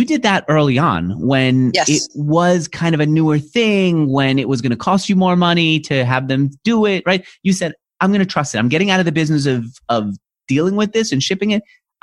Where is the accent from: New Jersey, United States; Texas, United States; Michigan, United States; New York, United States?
New York, United States; Queens; I'm from, I grew up in Queens.